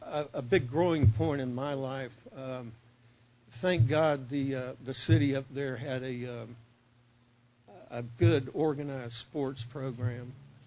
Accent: Key West, Florida, United States; born there; also born or lived in Sanford, United States / Naples, Italy; as I say, I was born in Key West. He got transferred to Sanford, Florida. They had a air base there at the time. We stayed there briefly and then went to Naples, Italy for a couple of years.

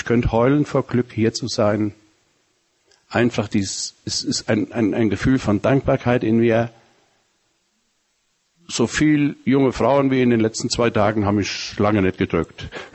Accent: Siegen, North Rhine-Westphalia, Germany; ich komme aus Siegen ursprünglich.

